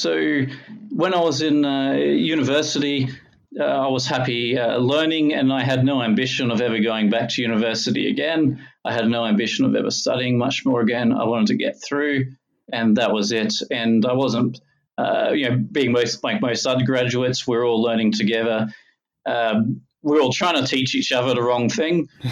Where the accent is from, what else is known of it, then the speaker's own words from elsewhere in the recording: Logan, Queensland, Australia; And I grew up in Logan, and unfortunately, we weren't the most financially friendly family.